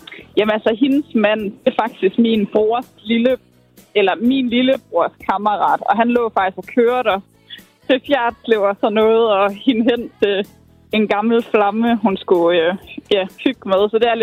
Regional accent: Region of Southern Denmark, Denmark; now in Brønderslev, Denmark; Kommer fra Brønderslev. Eller oprindeligt fra Sønderjylland, men Brønderslev.

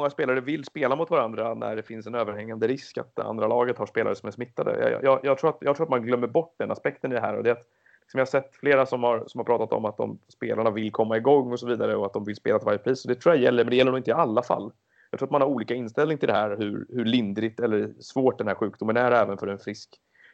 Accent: Stockholm, Stockholm County, Sweden; Och jag är själv uppväxten på Gärdet i Stockholm.

